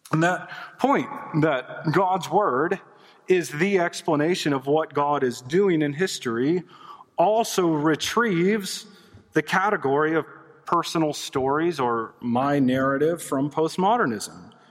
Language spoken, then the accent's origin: English; Alabama, United States; I'm from Alabama, and sometimes those words that stack up that end in L's give me trouble.